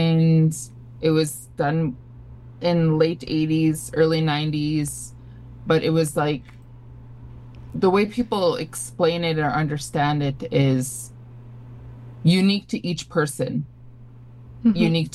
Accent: Saskatchewan, Canada; I'm a Dakota Cree. I'm from Treaty 4, and that's located in Saskatchewan. My home reserve is from Musketeering First Nation.

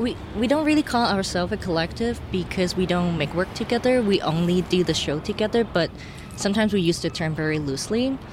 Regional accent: Hong Kong; And I was from Hong Kong, and then art in Hong Kong is not really a thing that get appreciated.

